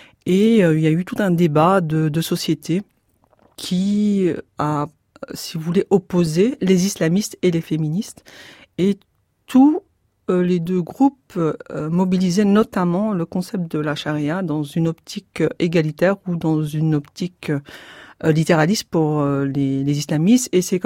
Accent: Brussels, Brussels-Capital Region, Belgium; born there; je suis belge, donc je suis née à Bruxelles, mais je suis d'origine marocaine.

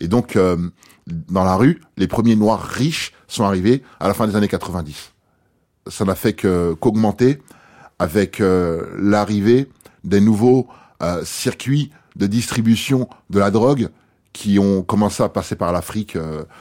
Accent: Paris, Île-de-France, France; j'ai grandi à Place des Fêtes, entre Place des Fêtes et Danube dans le 19.

